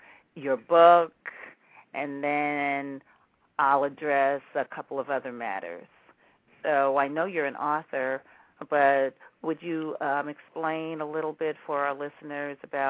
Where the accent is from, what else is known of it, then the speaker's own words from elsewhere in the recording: New York, United States; originally I'm from New York, so if I mention Harlem, folks know